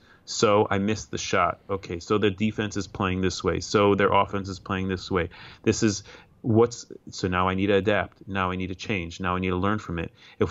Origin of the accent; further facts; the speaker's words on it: Chicago, Illinois, United States; so I grew up in Chicago and I was a tremendous Chicago Bulls fan.